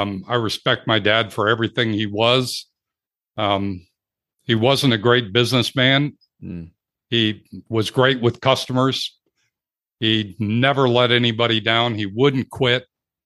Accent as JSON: {"language": "English", "town": "Cleveland", "region": "Ohio", "country": "United States", "tie": "born or raised there", "said": "I come from a big family. I grew up outside of Cleveland."}